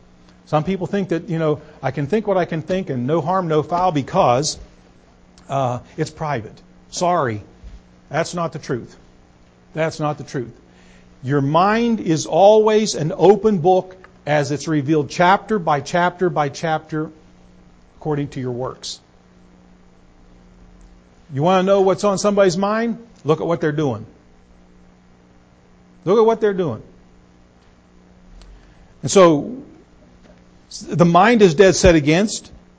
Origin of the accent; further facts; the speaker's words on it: United States; As American patriots, we have enemies today.